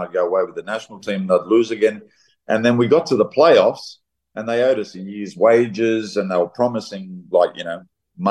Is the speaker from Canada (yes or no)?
no; Mount Druitt, New South Wales, Australia; You know, like I was raised in Mount Druitt.